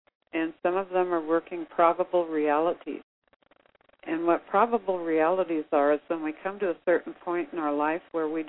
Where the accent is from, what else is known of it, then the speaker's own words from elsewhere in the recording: Denver, Colorado, United States; born there; now in McCall, United States; I was born in Denver, and it snowed all the time there. Now I'm in McCall, Idaho, and it can even snow in the summer.